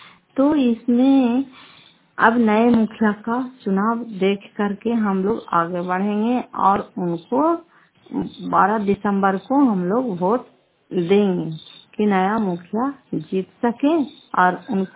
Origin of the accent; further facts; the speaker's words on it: Fatehpur, Bihar, India; घर फतेहपुर, पंचायत मकरौता, प्रखंड करार ससुराल, जिला नालंदा की निवासी हूँ।